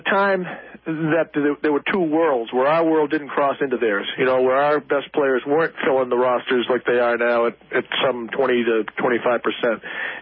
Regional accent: Arlington, United States; Well, the first thing, I grew up in Arlington, you know, and just to be on the high school team was a big deal.

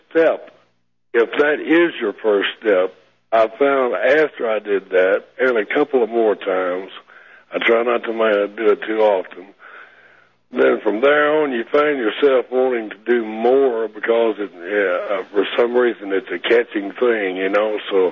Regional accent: Palestine, Texas, United States; born there; also born or lived in Houston; now in Texas Hill Country, United States; I was born in Palestine. I've lived in Houston for many, many years, and I moved up here to the Hill Country some years ago.

